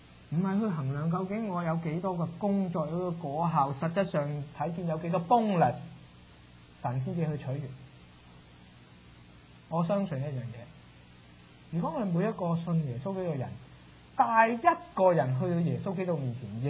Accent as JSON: {"language": "Chinese", "country": "China", "said": "我们中国人有句很简单的俗语，特别广东人"}